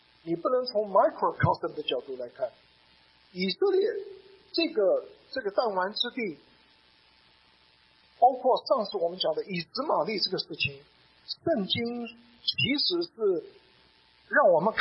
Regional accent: China; 就有点像我们中国人说的牵一发动全身

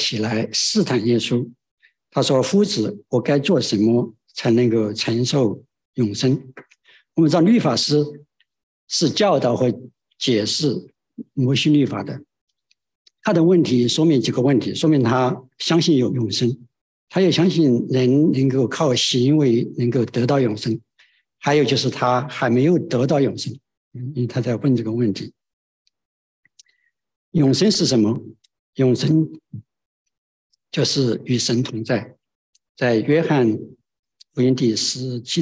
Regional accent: China; 我想我们从大陆来的应该知道它的重要性。

